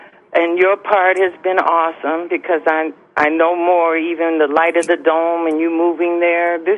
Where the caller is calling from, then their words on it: Detroit, Michigan, United States; Hi, I'm calling from Detroit, and I've been listening to you for over a year.